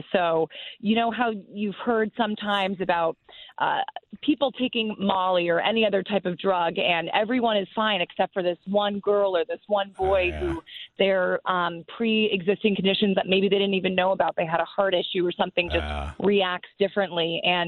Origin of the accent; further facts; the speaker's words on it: New Canaan, Connecticut, United States; So originally I'm from New Canaan, Connecticut, but the last place I worked was Phoenix, Arizona.